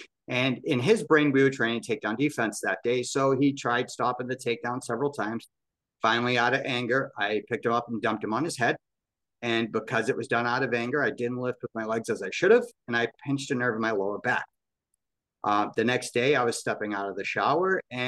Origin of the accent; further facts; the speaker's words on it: Massachusetts, United States; I was born in Boston, Massachusetts. Raised not too far from there.